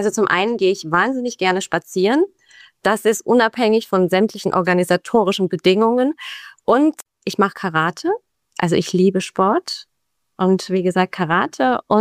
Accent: Heilbronn, Baden-Württemberg, Germany; born there; now in Schwäbisch Hall, Germany; das ist nur mein Geburtsort. Ich wohne jetzt in der Nähe von Schwäbisch Hall. Das ist jetzt nicht so wahnsinnig weit weg von Heilbronn, aber doch nur ein paar Kilometer weg. Und ich wohne sehr, sehr ländlich

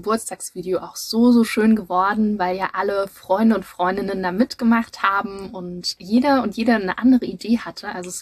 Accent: Leipzig, Saxony, Germany; Vor allem als Leipzigerin, das ist ja immer so eine Sache.

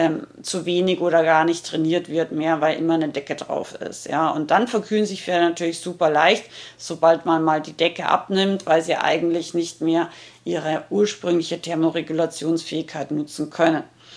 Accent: Rauris, Salzburg, Austria; versteht man, glaube ich, als Ausländer kein Wort, weil ich richtig harten Dialekt rede. Ich komme aus dem Pinzgau, aus Rauris, und also aus dem Gebirge in Salzburg.

